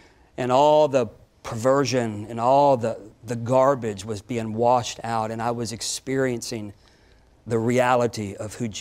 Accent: Pensacola, Florida, United States; And Pensacola is my hometown, so I was intrigued with it already.

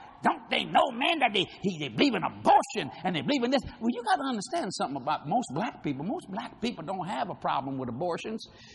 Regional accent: New Orleans, Louisiana, United States; I'm a Cajun from New Orleans. You don't know my culture.

